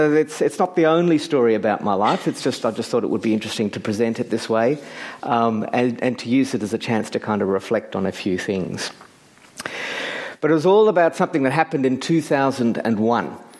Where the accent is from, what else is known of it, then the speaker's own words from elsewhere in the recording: Blackburn, Victoria, Australia; I grew up in Blackburn, on Blackburn Road, just on the corner of Heath Street, so just on the other side of the railway line. And also went up to Blackburn Baptist Church for many years.